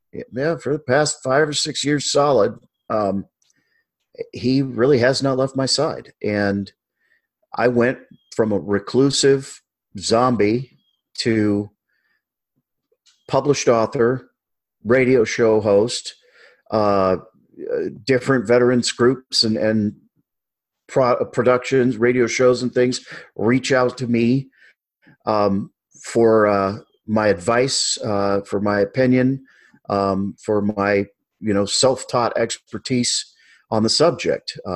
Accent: Alaska, United States; I grew up in Alaska. I mushed Alaska Malamutes.

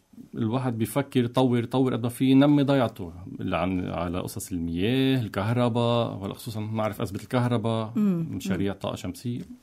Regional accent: Beirut, Beirut Governorate, Lebanon; نفوسنا إحنا من دبل. أنا لا، خلقت بيروت وربيت ببيروت، بس من بعد ما صارت التحرير صرنا نقدر نطلع ونرجع.

